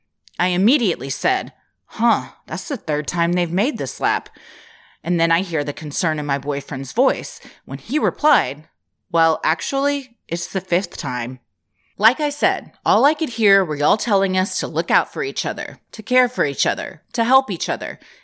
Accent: Memphis, Tennessee, United States; Also, I'm from Memphis, Tennessee. I graduated from the University of Memphis.

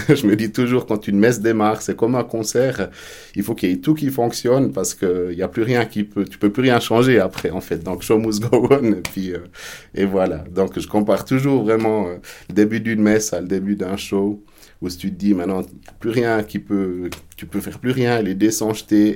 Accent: Péry, Bern, Switzerland; Je viens déjà peut-être du Jura bernois, de Péry. J'ai grandi à Péry

